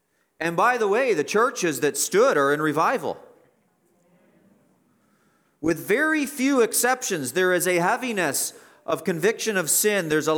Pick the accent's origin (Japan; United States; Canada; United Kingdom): Canada; How did I personally contribute to this mess as a Canadian?